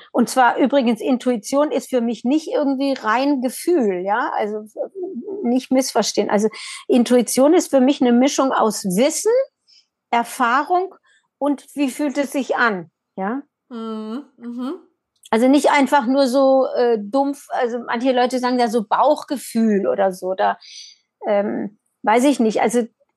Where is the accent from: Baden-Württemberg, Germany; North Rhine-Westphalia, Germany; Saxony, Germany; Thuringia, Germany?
Baden-Württemberg, Germany; moved away as an adult; also born or lived in Berlin; ich bin aus Baden-Württemberg, habe über 40 Jahre in Berlin gelebt und bin jetzt wieder in meinem alten Elternhaus, aber das wird verkauft und dann ziehe ich wieder nach Berlin.